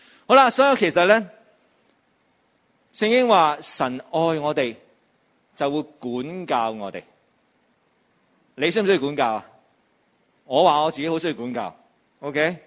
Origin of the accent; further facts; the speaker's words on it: Guangdong, China; 我哋广东人就讲寡啦